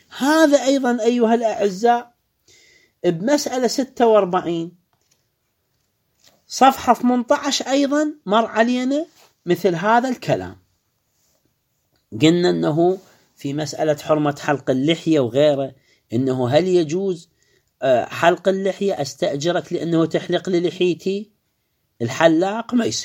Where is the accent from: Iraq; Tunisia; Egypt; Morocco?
Iraq; شايفين اكو محلات عندنا في بغداد شايفها اني في الحله باب المشهد